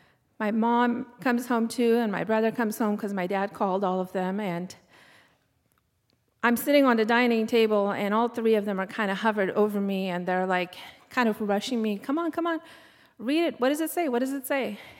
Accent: Afghanistan; I grew up in Afghanistan during the Russian occupation, and as a child, I remember my dad being gone a lot.

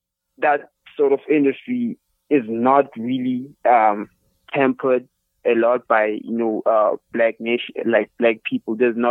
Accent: Soweto, Gauteng, South Africa; I am from Soweto, Johannesburg in South Africa. I'm a 19-year-old.

